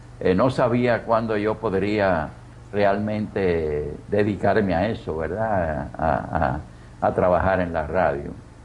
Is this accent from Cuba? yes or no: yes; Camagüey, Cuba; cuando iba a mi ciudad natal, a Camagüey, a pasarme las vacaciones con la familia